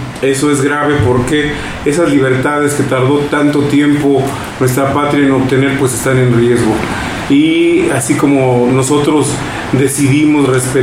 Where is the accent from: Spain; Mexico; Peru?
Mexico; Esto es algo fundamental para poder vivir como mexicanos.